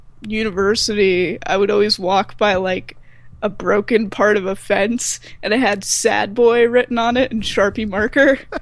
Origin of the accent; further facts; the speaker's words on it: New Jersey, United States; Yeah. And the thing is it's weird, because, like, I'm from New Jersey. My whole family's from there.